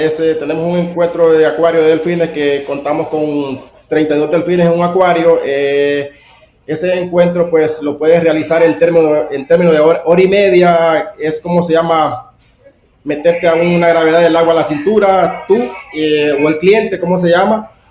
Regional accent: Honduras; moved away; yo vengo de Tierra Firme, llegué a la isla hace 25 años y soy de Honduras y vivo aquí en la isla.

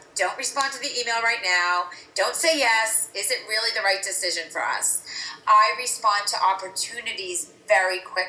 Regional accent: Andover, Massachusetts, United States; We grew up in Andover, Massachusetts, which was, you know, a very well-off community.

